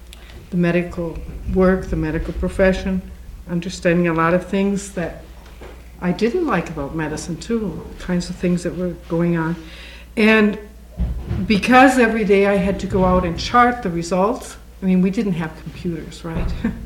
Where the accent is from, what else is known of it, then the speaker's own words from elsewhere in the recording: Minnesota, United States; So I was brought up in Minnesota. I was brought up in a Catholic home.